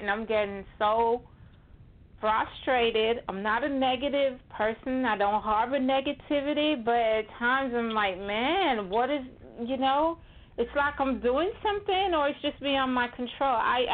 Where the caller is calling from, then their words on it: Florida, United States; I'm calling from Florida.